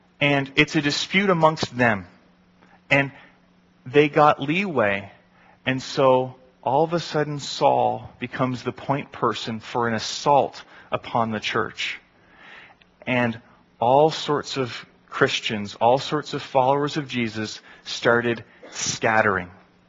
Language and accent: English; Elmira, Ontario, Canada; growing up in Elmira, hockey is, a dominant religion.